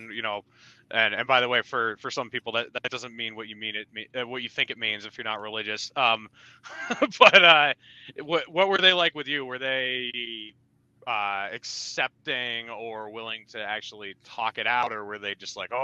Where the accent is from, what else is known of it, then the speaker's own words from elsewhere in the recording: New Hampshire, United States; I grew up in New Hampshire. My parents were Baptist, not Catholic, but same deal.